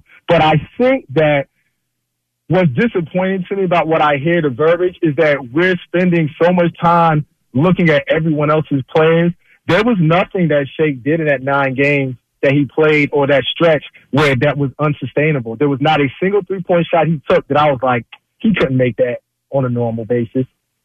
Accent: Stamford, Connecticut, United States; born there; I moved to Connecticut about a month or so, 2 months ago.

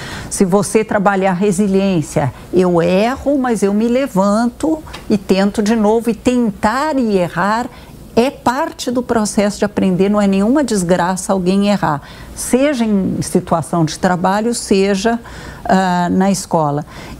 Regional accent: Brazil; Sim. Eu sou brasileira. Eu quero conhecer meu país bem

